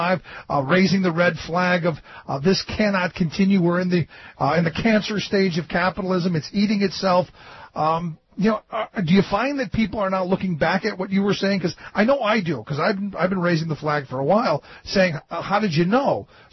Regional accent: Cleveland, Ohio, United States; I grew up in Cleveland, spent most of my life in Cleveland

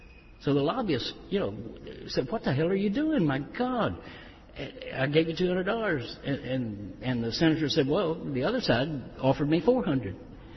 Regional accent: Austin, Texas, United States; an iconic place in my hometown called Austin Motel.

